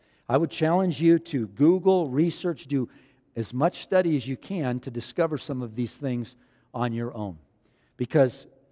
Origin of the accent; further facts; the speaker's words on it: Glendale, California, United States; born there; I was born in Glendale, California.